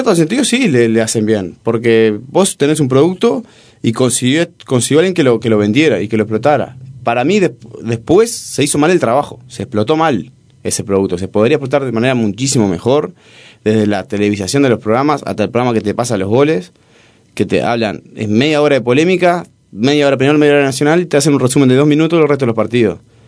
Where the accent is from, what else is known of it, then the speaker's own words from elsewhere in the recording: Salto, Uruguay; Yo soy, lo vuelvo a repetir, soy de Salto. Y en Salto, bueno, en Uruguay en particular, pero en Salto